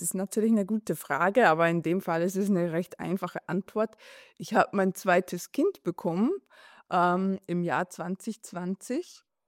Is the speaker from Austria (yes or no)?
yes; Austria; Bei uns in Österreich gilt ja schon immer G8.